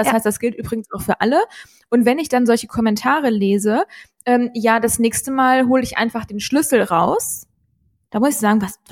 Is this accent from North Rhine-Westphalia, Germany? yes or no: yes; Cologne, North Rhine-Westphalia, Germany; als Kölner